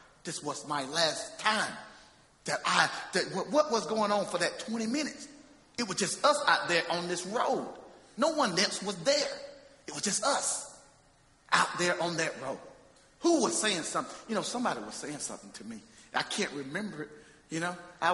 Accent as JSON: {"language": "English", "town": "Geneva", "region": "Alabama", "country": "United States", "tie": "born or raised there", "said": "See, I was born and raised in Geneva."}